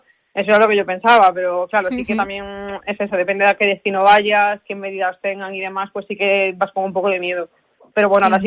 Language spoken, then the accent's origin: Spanish; Galicia, Spain; lo quiero en España y sobre todo si puede ser en Galicia. Soy mucho de mi tierra, la verdad.